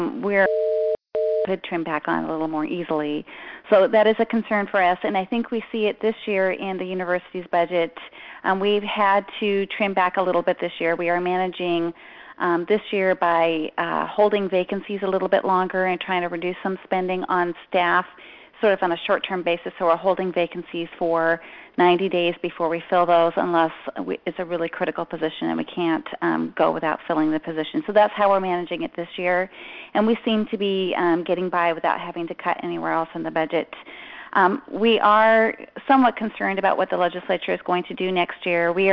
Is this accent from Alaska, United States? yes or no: yes; Fairbanks, Alaska, United States; I am originally from Fairbanks. I grew up here, came from a UA family.